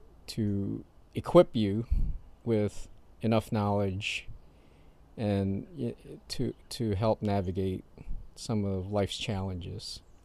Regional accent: Philippines; born there; moved away; I was born in the Philippines. We came here in 1972. My dad worked at Chrysler and got transferred here

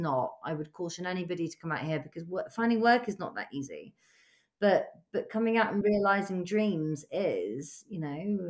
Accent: Scotland, United Kingdom; I mean, I'm Scottish. I don't sound it at all.

